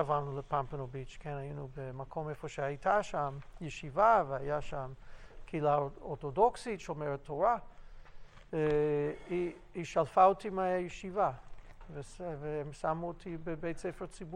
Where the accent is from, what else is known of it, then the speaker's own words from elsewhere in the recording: Pompano Beach, Florida, United States; Hebrew is a second language; moved away as an adult; now in Israel; ויליד ארצות הברית, עליתי אחרי שסיימתי אוניברסיטה, גדלתי דתי, לא בישיבות, אבל משפחה מאוד מאוד מסורה לעבודת השם